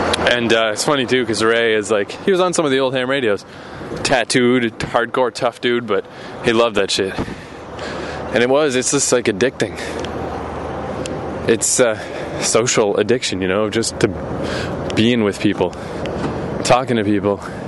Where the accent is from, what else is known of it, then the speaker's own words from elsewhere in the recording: Canada; because, you know, we're not from America, we're from Canada.